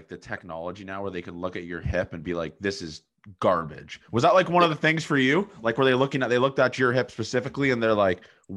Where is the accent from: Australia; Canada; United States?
Canada; Cause being Canadian, that's like what we look upon as like, holy shit, that's the greatest school on planet Earth.